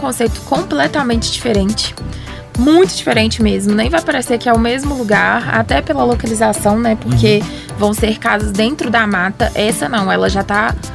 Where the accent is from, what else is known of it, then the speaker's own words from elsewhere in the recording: Minas Gerais, Brazil; Somos mineiros, gente, tem que ter esses três.